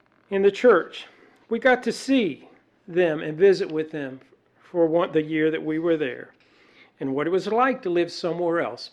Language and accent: English; Tennessee, United States; You know, my dad was a home builder when I grew up in Tennessee.